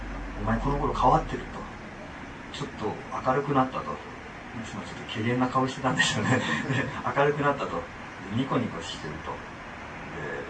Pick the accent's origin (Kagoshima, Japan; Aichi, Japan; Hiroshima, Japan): Kagoshima, Japan; 鹿児島県、まあ、鹿児島県育ち